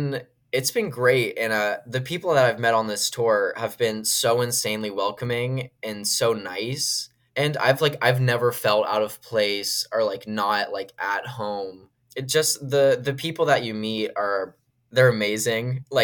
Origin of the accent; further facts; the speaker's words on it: Washington, District of Columbia, United States; I was just recently in Washington, D.C., which is my hometown